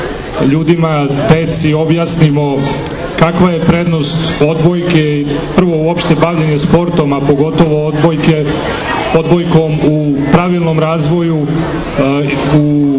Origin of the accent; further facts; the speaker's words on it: Novi Sad, Vojvodina, Serbia; Ja sam iz Novog Sada